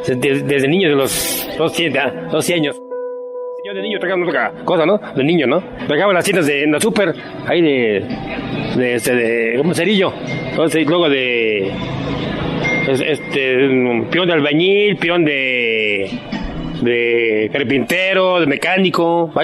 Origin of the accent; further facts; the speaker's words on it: Guanajuato, Mexico; Yo soy de Guanajuato. Pues allí vivimos ahí por rumbo de Tepito un tiempo. Y creo que así es que llaman el barrio Bravo, ¿no?